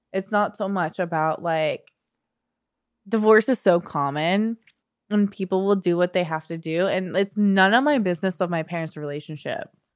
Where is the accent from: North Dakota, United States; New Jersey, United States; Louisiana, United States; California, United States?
California, United States; San Diego; because I grew up in San Diego and then my mom moved us up north